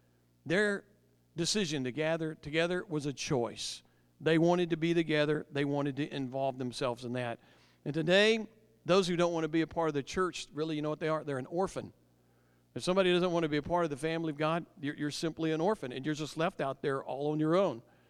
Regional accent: the South, United States; Hey, I grew up in the South.

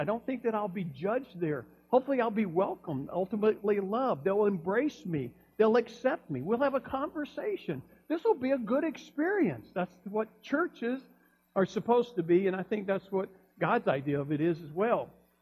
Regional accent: Alabama, United States; Because, you see, I grew up in Alabama. We didn't care.

